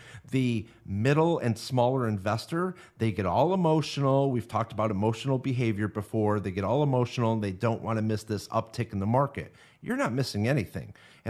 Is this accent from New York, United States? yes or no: yes; New York, United States; And I come from New York, so, you know, I know a lot of people from New York